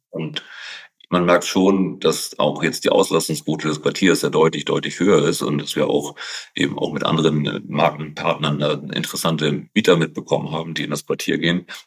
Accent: Kiel, Schleswig-Holstein, Germany; Und ich komme selbst aus Kiel.

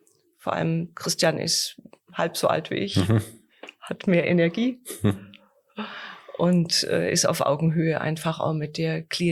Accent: South Germany, Germany; now in Fulda, Germany; Ich komme aus Süddeutschland, aus der Nähe des Bodensees.

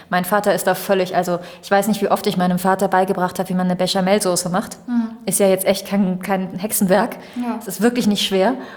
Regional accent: Rhineland, Germany; Sind wir Rheinländer wieder, ne? Soße ist voll Dialekt.

